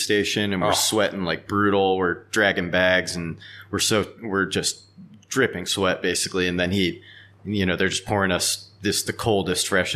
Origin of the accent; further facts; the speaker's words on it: Maryland, United States; moved away as an adult; also born or lived in California; now in Tokyo, Japan; but I'm originally from Maryland. Maryland has sweltering humidity, so I'm kind of used to that.